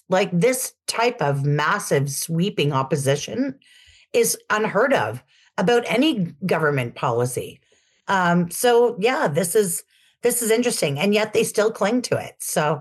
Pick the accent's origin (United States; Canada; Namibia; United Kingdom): Canada; Ottawa, Ontario; Ottawa is my hometown.